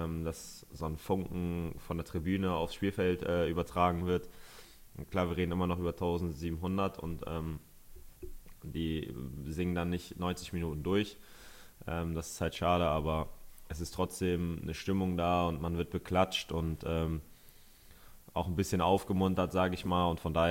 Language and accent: German; Northern Germany, Germany